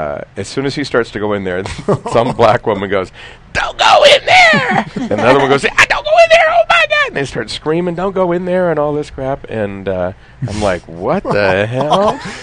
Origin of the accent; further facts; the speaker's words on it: Mesa, Arizona, United States; I have to say, growing up in Mesa, I had not experienced that phenomenon.